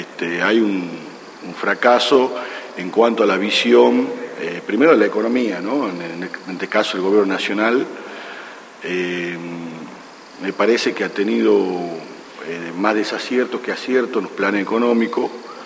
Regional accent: Tucumán, Argentina; No lo orgullece como tucumano

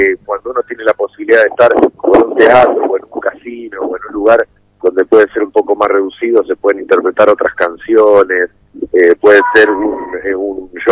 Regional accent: Buenos Aires, Argentina; also born or lived in Tucumán; Yo me fui de relativamente chico, a los 8 años ya, mi viejo me llevó a vivir a Buenos Aires, provincia la cual también adoro, donde crecí, pero la provincialidad jamás la perdí, jamás me dejé de sentir tucumano

